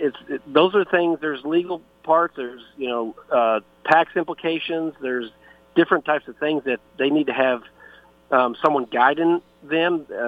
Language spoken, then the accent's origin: English; the South, United States; I grew up in the South, and that was my dream paper when I was a kid.